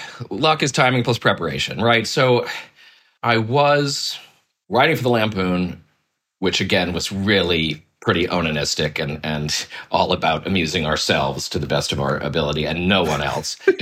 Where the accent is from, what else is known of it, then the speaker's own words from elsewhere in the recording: Massachusetts, United States; I am from suburban Boston originally, which just gets you nothing in terms of writing about one's childhood or experiences. It was a nice, cozy, leafy suburban existence.